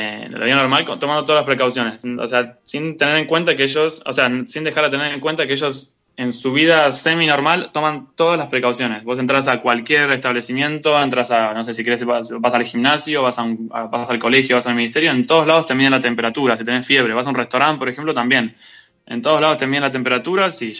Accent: La Plata, Buenos Aires Province, Argentina; moved away; Yo soy de La Plata de Tolosa.

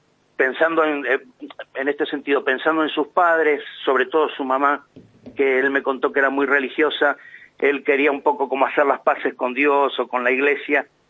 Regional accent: La Plata, Buenos Aires Province, Argentina; Y yo soy platense, pero estoy en una parroquia en Berisso, es cierto, María Auxiliadora.

